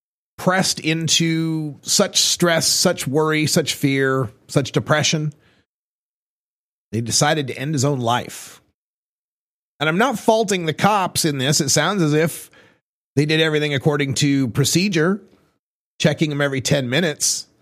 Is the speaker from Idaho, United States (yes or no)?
yes; Idaho, United States; I grew up in Idaho as a stoner